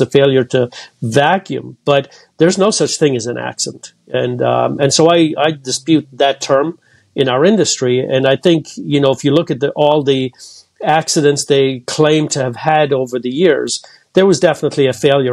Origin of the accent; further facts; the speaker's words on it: Cork, Munster, Ireland; now in United States; I'm actually from Cork in Ireland